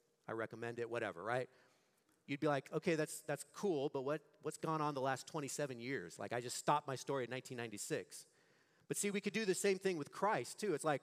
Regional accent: Fresno, California, United States; I grew up in Fresno, in Pinedale. My dad talked to me about the gospel when I was only 4 years old.

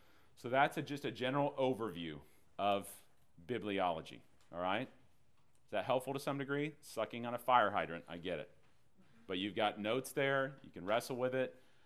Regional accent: Texas, United States; I'm from Texas, man. The cow's all over the place.

